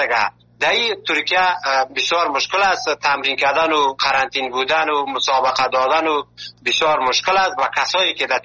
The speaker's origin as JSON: {"language": "Persian", "country": "Afghanistan", "lives_now": "Malatya, Turkey", "said": "ما که اول که از افغانستان آمدیم در یک جای یک شار مالاتیا میگه"}